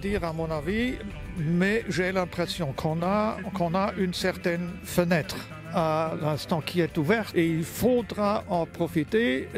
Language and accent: French; Luxembourg; je viens du Luxembourg.